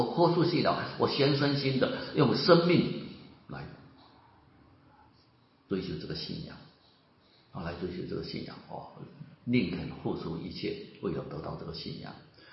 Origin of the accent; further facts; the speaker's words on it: China; 就我们中国人我们中国春节到的时候呢都会写对联